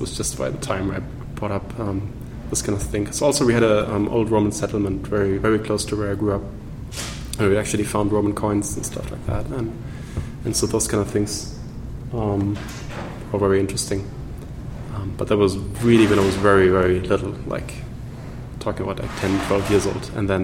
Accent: Germany; English is a second language; I grew up in Germany, in a very rural area, very close to the Netherlands.

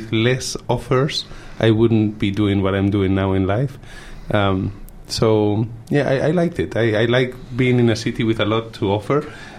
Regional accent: Madrid, Community of Madrid, Spain; but no, I come from Spain.

